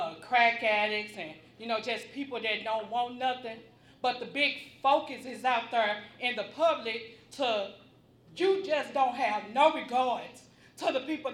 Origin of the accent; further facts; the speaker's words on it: St. Louis, Missouri, United States; I grew up in the Peabody, but I am proud because I attended Kingdom House, I danced at 12th and Park, and I volunteered for 10 years down at St. Vincent's after school program